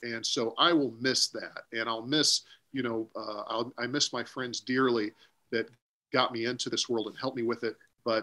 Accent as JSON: {"language": "English", "region": "the South", "country": "United States", "said": "I'm from the South"}